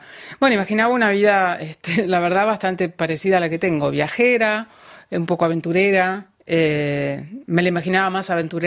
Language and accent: Spanish; Junín, Buenos Aires Province, Argentina; le dije soy de Junín